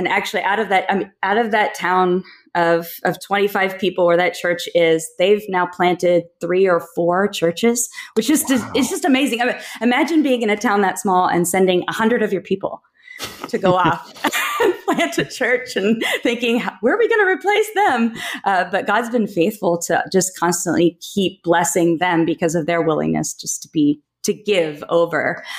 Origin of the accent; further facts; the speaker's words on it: Burlington, Kansas, United States; Burlington, Kansas. So it's about 45 minutes away.